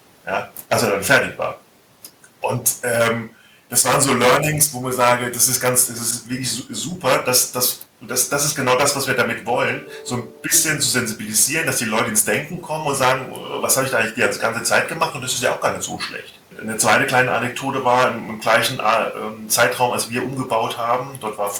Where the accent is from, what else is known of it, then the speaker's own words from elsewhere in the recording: Hesse, Germany; Ich bin Hesse